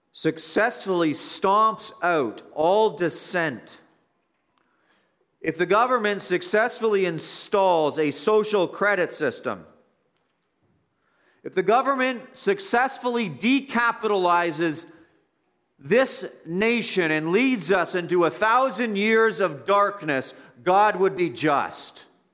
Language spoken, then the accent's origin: English; Canada; How did I personally contribute to this mess as a Canadian?